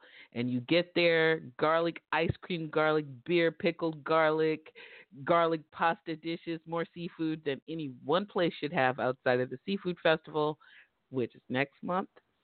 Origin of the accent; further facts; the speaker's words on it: California, United States; I grew up in Northern California